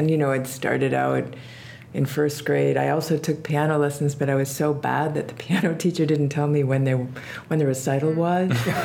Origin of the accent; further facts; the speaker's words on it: Pittsburgh, Pennsylvania, United States; I grew up largely in Pittsburgh, where there's a really rich fossil bed.